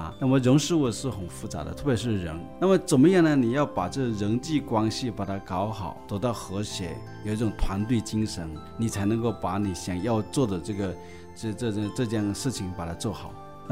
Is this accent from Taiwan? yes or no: no; China; 所以我们中国人说要这个宰相要达到什么样的程度呢，宰相肚子能撑船啊